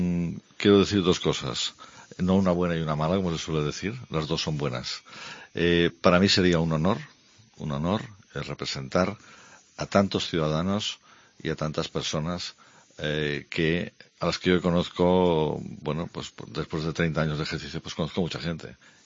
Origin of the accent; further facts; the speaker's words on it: Barcelona, Catalonia, Spain; born there; como nací en Barcelona voy a decir esto